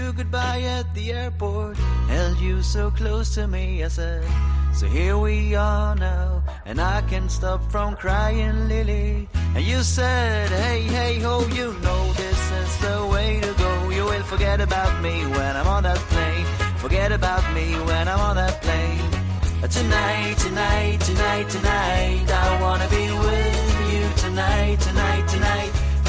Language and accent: Spanish; Castilla-La Mancha, Spain; Y ya tirando para mi tierra, en Albacete, por ejemplo, está Alcalá del Júcar